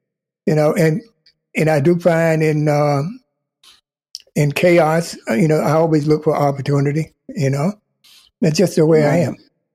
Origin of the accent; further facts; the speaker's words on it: North Carolina, United States; growing up in North Carolina, the meals that, you know, that she would put out for us.